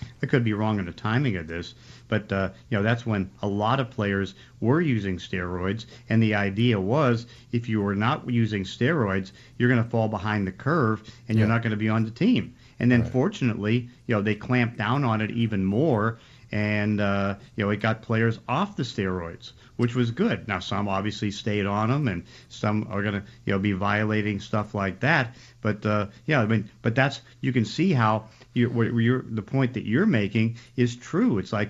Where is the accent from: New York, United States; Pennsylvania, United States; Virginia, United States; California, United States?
Pennsylvania, United States; Pittsburgh; growing up in Pittsburgh, you know, where Ken Griffey Jr. grew up.